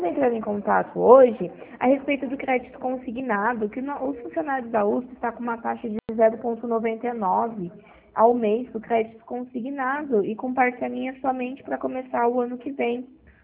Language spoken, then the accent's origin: Portuguese; Pirassununga, São Paulo, Brazil; Eu sou de Pirassununga, interior aqui de São